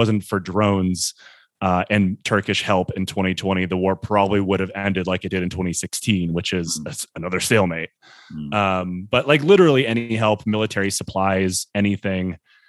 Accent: United States; And I'm American.

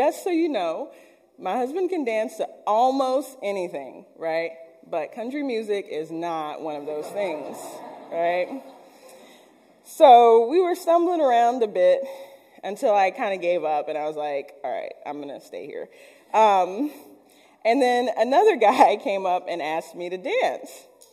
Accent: Texas, United States; I mean, I'm from Texas, so I know my way around just a little bit

